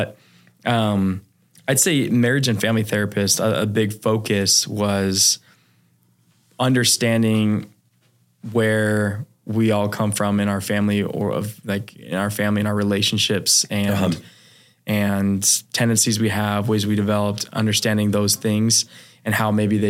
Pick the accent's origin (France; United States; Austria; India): United States; Washington; I grew up in Washington, in like a smaller ish town.